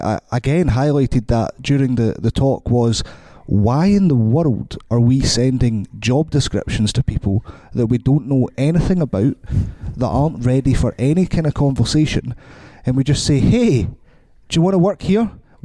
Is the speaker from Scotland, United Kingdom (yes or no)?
yes; Scotland, United Kingdom; I'm Scottish.